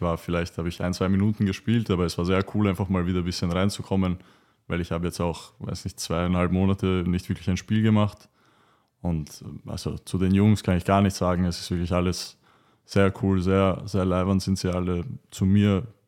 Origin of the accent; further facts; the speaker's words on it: Vienna, Austria; also ich bin ja aus West-Wien, also in West-Wien habe ich gespielt